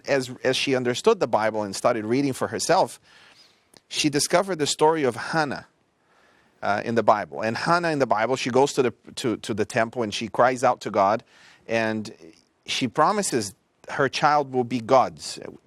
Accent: Brazil; I grew up in Brazil. So all my upbringing was in Brazil.

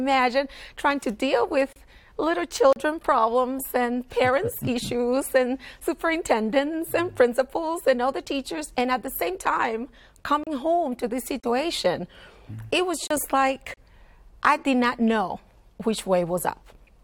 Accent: Dominican Republic; I'm from the Dominican Republic

